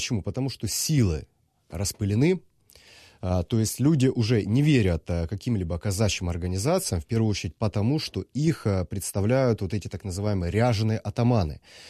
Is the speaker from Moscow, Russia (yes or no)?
no; Novocherkassk, Rostov Oblast, Russia; Мой родной город Новочеркасск